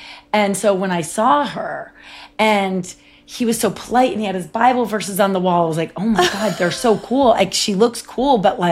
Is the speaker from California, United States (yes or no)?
no; Boston, Massachusetts, United States; I mean, I have a potty mouth. I'm from Boston.